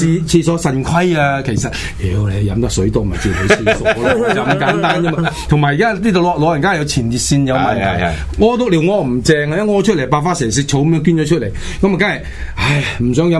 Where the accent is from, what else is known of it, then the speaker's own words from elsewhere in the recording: Guangxi, China; 因为狗肉节咧就喺玉林，玉林就好近我家乡嘅，